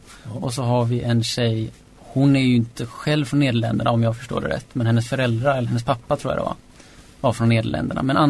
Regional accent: Kalmar, Kalmar County, Sweden; Jag kommer från Kalmar.

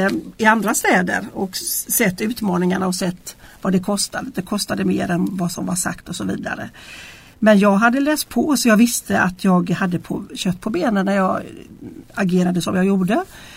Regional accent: Hönö, Västra Götaland County, Sweden; now in Nässjö, Sweden; Jag kommer ju då från Hönö. Som ligger i Öckerö kommun. Hönö är ju en av 10 öar i Göteborgs norra skärgård.

